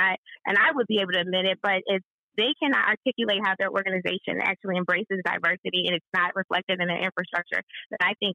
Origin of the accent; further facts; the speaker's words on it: United States; acknowledges that I am an American, and the fact that I speak English and the fact that I am culturally influenced by American culture